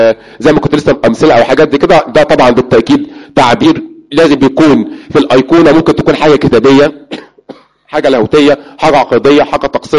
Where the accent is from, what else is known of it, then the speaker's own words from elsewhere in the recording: Egypt; في كنائس عندنا في مصر شكل دايرة؟